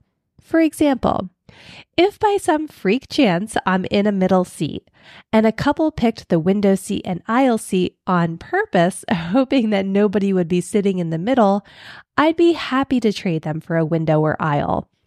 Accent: Philadelphia, Pennsylvania, United States; the one thing that I learned growing up in Philly that I try never to practice but still respect is that people have the right to be assholes for no reason.

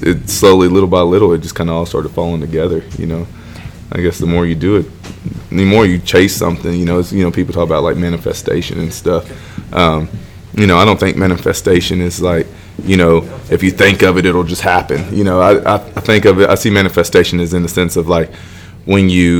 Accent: Pawhuska, Oklahoma, United States; You know, I was born in Pawhuska, Oklahoma

